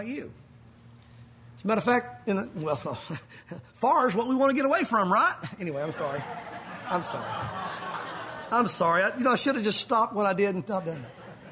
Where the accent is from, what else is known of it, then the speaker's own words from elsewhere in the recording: the South, United States; We can make fun of ourselves. We're from the South, right?